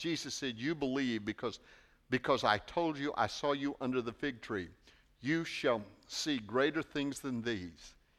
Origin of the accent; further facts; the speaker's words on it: Aurora, Missouri, United States; I remember as a kid, I grew up in Aurora, Missouri.